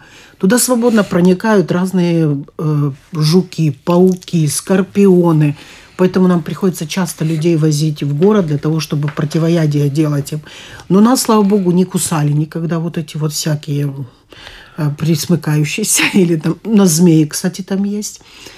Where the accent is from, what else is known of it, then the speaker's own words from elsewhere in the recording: United States; Я вообще выросла в Америке. 30 лет прожила в Америке